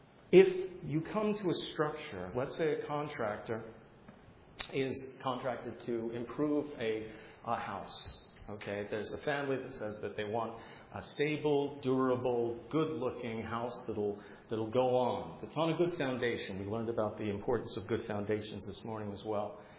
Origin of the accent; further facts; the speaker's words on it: New Jersey, United States; I'm from New Jersey too!